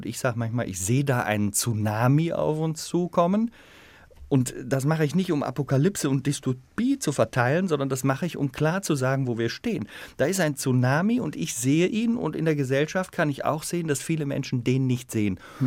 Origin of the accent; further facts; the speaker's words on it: Germany; wir hatten früher eine Mauer in Deutschland, deswegen, das gehörte in den Westen, wo ich aufgewachsen bin